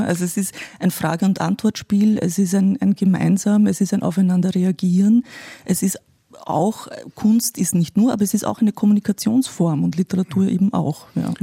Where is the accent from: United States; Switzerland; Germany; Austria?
Austria; wie du weißt, komme ich aus Österreich